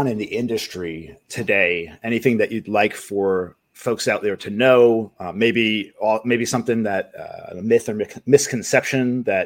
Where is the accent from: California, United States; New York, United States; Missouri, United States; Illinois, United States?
New York, United States; now in South Florida, United States; I hail from New York many, many years ago. So I consider myself fully integrated in the South Florida lifestyle.